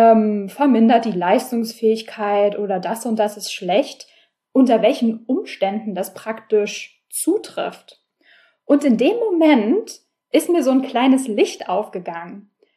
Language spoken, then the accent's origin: German; Berlin, Germany; ich bin Berlinerin